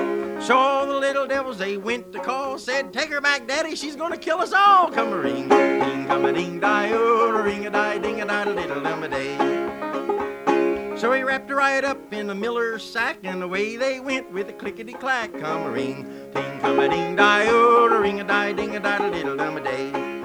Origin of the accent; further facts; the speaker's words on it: Hinton, West Virginia, United States; This fellow's from down around my way near Beckley, West Virginia. I grew up in the Hinton area.